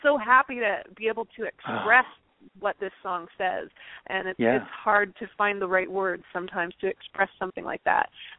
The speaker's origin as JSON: {"language": "English", "town": "Muskoka", "region": "Ontario", "country": "Canada", "tie": "born or raised there", "said": "I grew up in Muskoka, Ontario, which was, kind of in the middle of nowhere."}